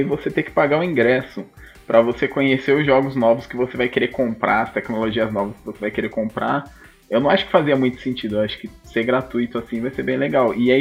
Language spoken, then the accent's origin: Portuguese; São Paulo, Brazil; Bom, eu sou aqui de São Paulo, né?